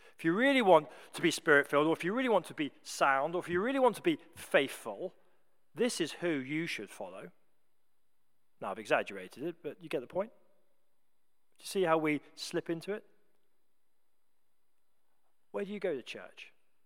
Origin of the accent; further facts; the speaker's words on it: United Kingdom; We love to line up behind somebody. We love it. We love it. It makes us feel safe. As British people, we feel secure.